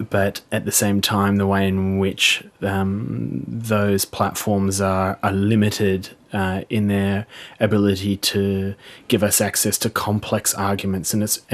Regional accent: Australia; And for myself as an Australian director working with an Australian team on the show

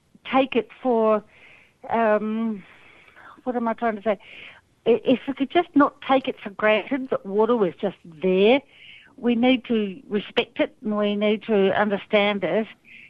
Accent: Port Hedland, Western Australia, Australia; moved away; I'd just like to say I'm an ex-West Australian and I come from Port Hedland originally.

